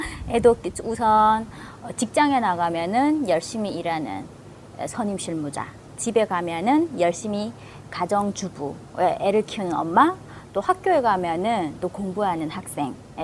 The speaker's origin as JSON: {"language": "Korean", "country": "North Korea", "moved": "yes", "lives_now": "South Korea", "said": "예전에 처음 왔을 때는 사실 자신감이 좀 많이 부족했으니까 북한에서 왔다는 걸 좀 많이 숨겼던 것 같아요."}